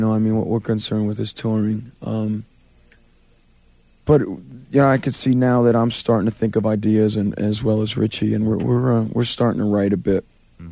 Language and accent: English; New Jersey, United States; Yeah, I'm from Jersey. I'm a Giants fan, though.